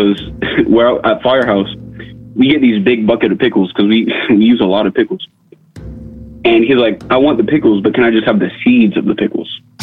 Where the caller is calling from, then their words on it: Tallahassee, Florida, United States; I'm calling from Tallahassee, Florida.